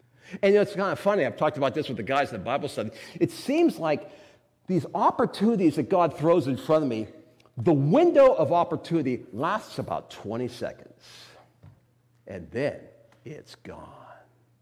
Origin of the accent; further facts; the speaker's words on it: Pittsburgh, Pennsylvania, United States; We talked about the Steelers. Steelers. I'm from Pittsburgh.